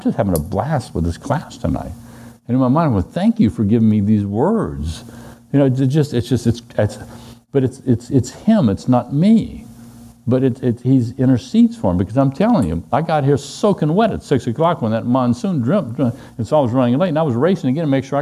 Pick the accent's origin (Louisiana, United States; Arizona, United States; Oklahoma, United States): Louisiana, United States; Because I grew up in South Louisiana in rice fields and soybean fields.